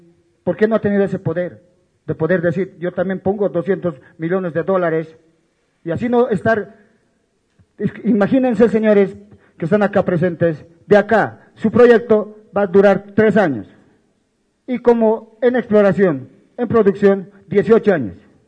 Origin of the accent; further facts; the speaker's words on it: Corocoro, La Paz, Bolivia; somos de La Paz, de la provincia de Pacajes, Corocoro, de la empresa hidrometalúrgica Corocoro.